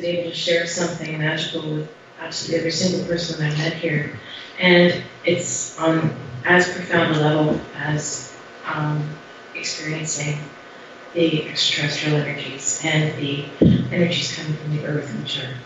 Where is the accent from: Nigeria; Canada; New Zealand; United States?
Canada; as a Canadian